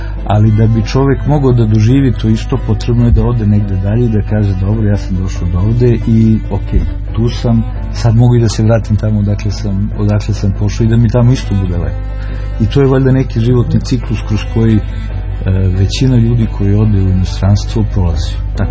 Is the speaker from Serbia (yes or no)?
yes; Kragujevac, Šumadija, Serbia; ja sam rođen u Kragujevcu. Znači, rođen sam u zgradi gde sam posle bio student medicine. Stanovao sam u ulici grada Sirena koje jedno 800 metara ili kilometara odatle. Išao sam u školu Svetozar Marković koja je na drugu stranu.